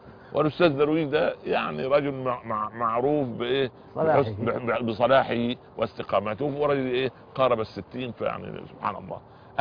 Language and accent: Arabic; Upper Egypt, Egypt; أنا جيت من الصعيد مولانا إلى القاهرة